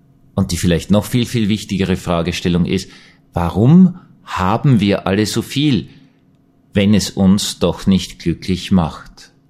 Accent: Vienna, Austria; diesen Gottesdienst kannte ich als Wiener nicht.

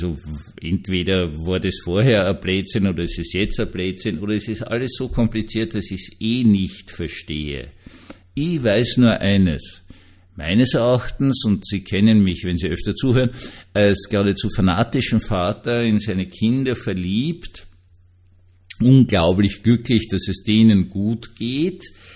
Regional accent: Austria; Das ist in Wirklichkeit für uns als Österreicher, ich kann jetzt nur hier von der speziellen österreichischen Situation sprechen

